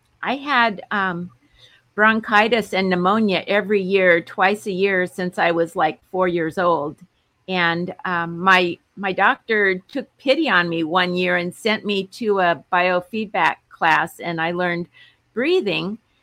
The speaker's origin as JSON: {"language": "English", "town": "San Diego", "region": "California", "country": "United States", "tie": "born or raised there", "said": "Well, I was born here in San Diego, California, USA, and I've been here all my life."}